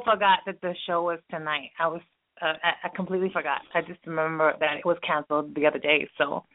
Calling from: San Antonio, Texas, United States; from San Antonio.

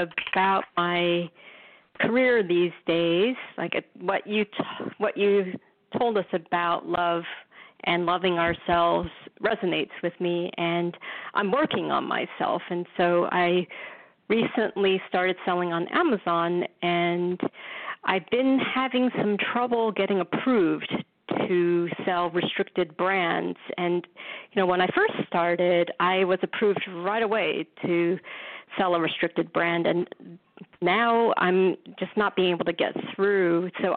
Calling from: New York City, New York, United States; Yes, I'm also calling from the Big Apple.

